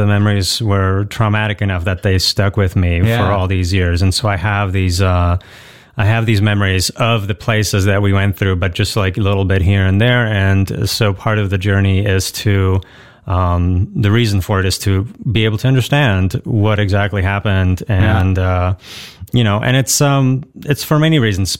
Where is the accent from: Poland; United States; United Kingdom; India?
Poland; Wrocław, Lower Silesian Voivodeship; I started in Poland in my hometown, Wrocław, first.